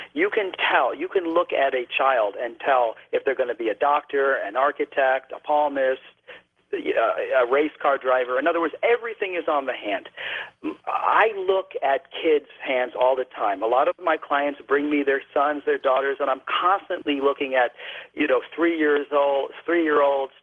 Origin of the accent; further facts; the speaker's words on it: United States; And I'm proud to say that because I am an American.